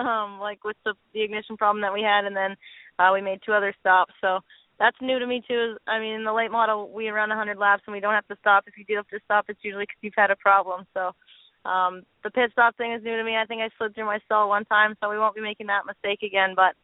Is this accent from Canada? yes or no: yes; Summerland, British Columbia, Canada; I grew up in Summerland, which is, it's pretty southern British Columbia, west coast. It's a very nice place there. It's in the valley.